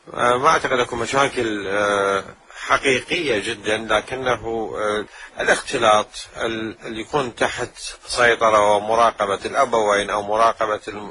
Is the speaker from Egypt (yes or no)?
no; Iraq; ولو عندنا في العراق في بعض الأماكن النائية